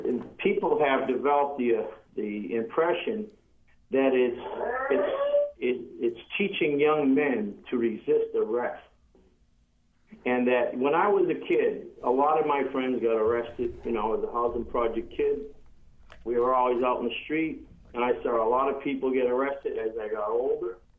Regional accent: Revere, Massachusetts, United States; I grew up in a Constitution Avenue projects outside of Boston, in a borough called Revere

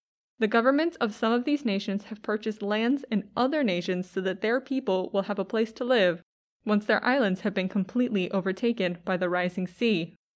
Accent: Ohio, United States; I grew up near the Cuyahoga River.

